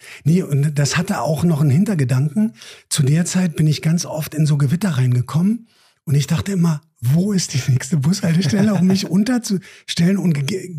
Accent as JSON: {"language": "German", "region": "Berlin", "country": "Germany", "said": "wir sind Städter. Wir kommen aus Berlin."}